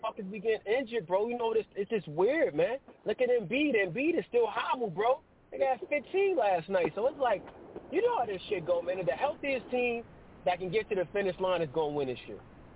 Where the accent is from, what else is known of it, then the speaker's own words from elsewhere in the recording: Queensbridge, New York, United States; you know, I'm from Queensbridge, and Queensbridge is connected to Brooklyn.